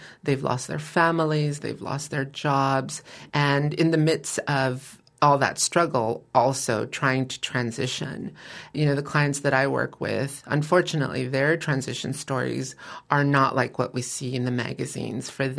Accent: East Los Angeles, California, United States; I grew up in East Los Angeles. So for me, the world felt very isolated.

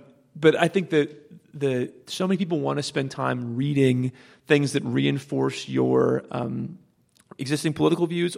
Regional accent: Texas, United States; So I'm from Texas.

